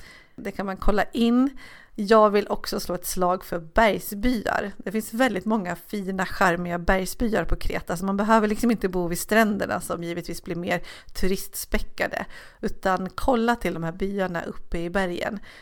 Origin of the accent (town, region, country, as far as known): Sweden